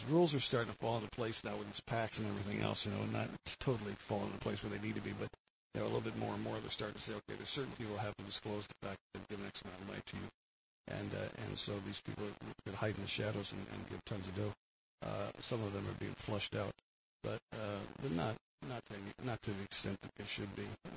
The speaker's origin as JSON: {"language": "English", "region": "New Jersey", "country": "United States", "tie": "born or raised there", "also_born_or_lived": "Pennsylvania", "said": "When I moved from New Jersey to Pennsylvania, we went to we were living in a rural area, you know, pretty much."}